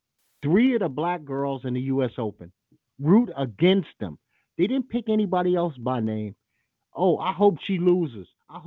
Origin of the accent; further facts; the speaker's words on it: Trinidad & Tobago; No, I'm not from Jamaica. My wife will straighten you out in a second. I'm from Trinidad, dumbass.